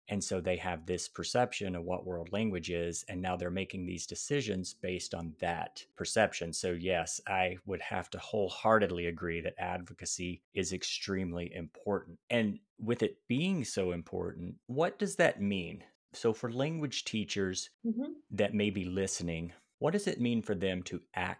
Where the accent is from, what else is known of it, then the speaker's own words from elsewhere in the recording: the South, United States; now in Los Angeles, United States; I used to be in the South myself. I mean, I'm out in Los Angeles now, but I'm originally from the South.